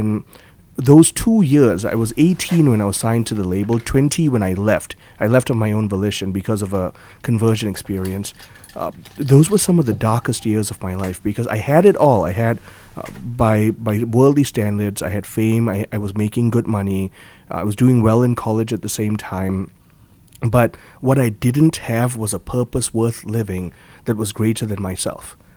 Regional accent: Malaysia; So I was born and raised in Malaysia. That's a British Commonwealth nation in Southeast Asia.

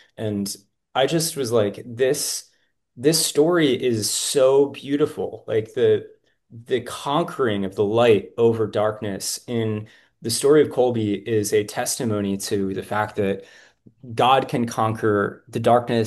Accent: United States; I shouldn't be the one to do it because I'm an American, I'm not Polish

